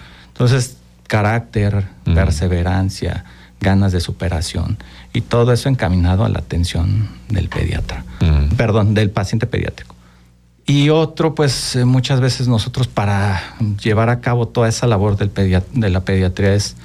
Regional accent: Cuautla, Morelos, Mexico; Cuautla, Morelos

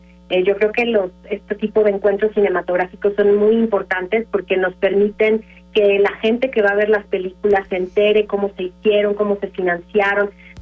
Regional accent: Guanajuato, Mexico; Yo soy de Guanajuato

